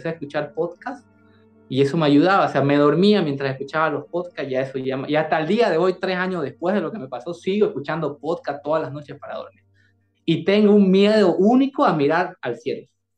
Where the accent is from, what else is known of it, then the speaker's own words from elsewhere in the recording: Bolivia; de donde yo vivo en Bolivia, En mi país no existe este tipo de investigación forense o cosas así, no hay eso acá.